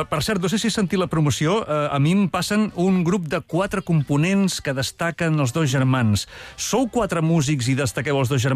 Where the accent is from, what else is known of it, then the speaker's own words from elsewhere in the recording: Barcelona, Catalonia, Spain; jo que sóc de Virreiamat, no sé com ens hem de dir els de Virreiamatenc